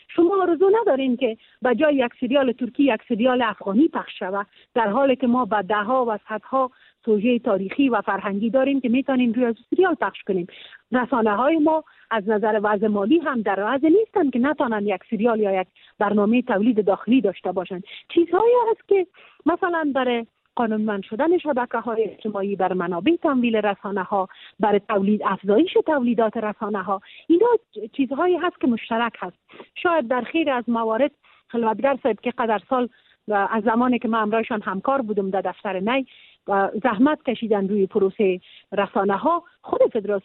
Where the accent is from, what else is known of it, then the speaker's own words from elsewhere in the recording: Afghanistan; به عنوان یک افغان